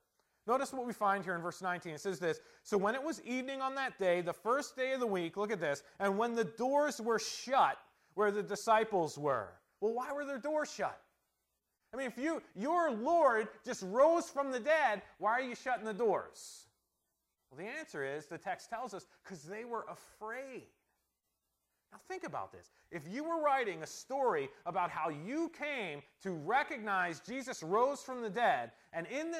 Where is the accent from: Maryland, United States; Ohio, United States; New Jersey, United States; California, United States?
New Jersey, United States; also born or lived in Montana; I grew up in South Jersey, half, and Montana in the other half, but I grew up in both places in an Italian family.